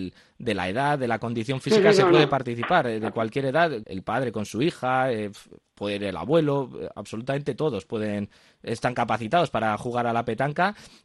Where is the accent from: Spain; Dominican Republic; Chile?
Spain; Salamanca, Castile and León; yo he de confesar que en mi pueblo juego bastante, en Salamanca